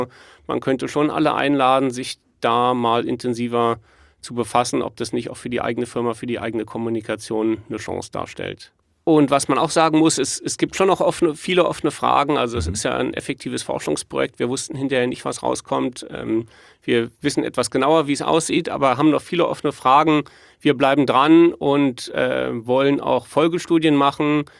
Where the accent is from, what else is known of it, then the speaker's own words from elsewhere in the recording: Chur, Grisons, Switzerland; accent: Graubünden German; Ja, das ist jetzt gutes Graubündnerdeutsch, aber das würde ich jetzt irgendwie anders sagen. Oder jetzt hier bei uns in Chur ist es halt nicht